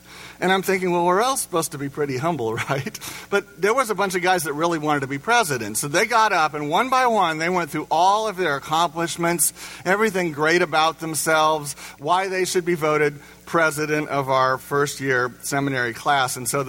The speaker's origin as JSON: {"language": "English", "region": "Indiana", "country": "United States", "tie": "born or raised there", "said": "I grew up in Indiana where you know, you had to be a fantastic basketball player to be on your elementary team"}